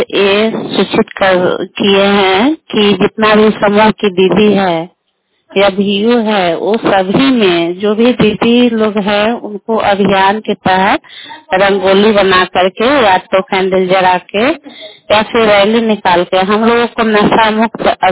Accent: Bihar, India; और मैं सिरसा बिरन पंचायत की रहने वाली हूँ।

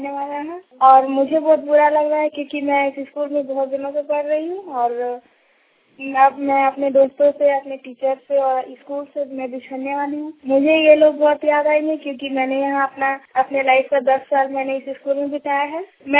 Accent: Malanpur, Jharkhand, India; मैं मलनपुर की रहने वाली हूँ। मेरा जिला रामगढ़ है और मैं अभी क्लास 10 में पढ़ती हूँ।

